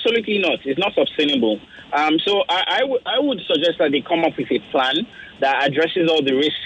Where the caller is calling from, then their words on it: Lekki, Lagos, Nigeria; I'm calling from Lekki.